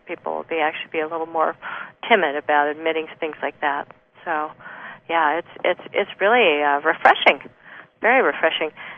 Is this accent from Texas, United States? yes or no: no; Oregon, United States; Now, Oregon is my home state, and I was raised by a very conservative religious family.